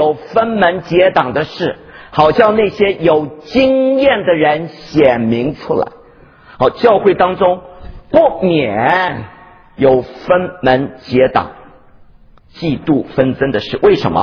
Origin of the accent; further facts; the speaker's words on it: China; 我们中国人也说了，